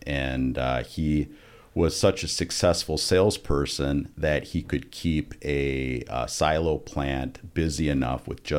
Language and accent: English; Rochester, Minnesota, United States; I was, yes. I was born here in Rochester and went to kindergarten at Bamber Valley, which has grown quite a bit in size since I was there.